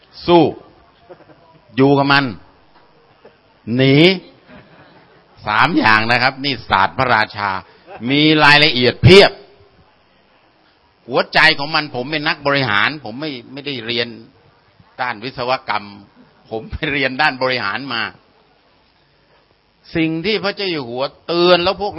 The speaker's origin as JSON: {"language": "Thai", "town": "Ban Pho", "region": "Chachoengsao", "country": "Thailand", "tie": "born or raised there", "said": "ผมเกิดในพื้นที่น้ำหลาก8ริ้วเผอบ้านโพผมทำง่ายนิดเดียวครับน้ำมันท่วมทุกปี"}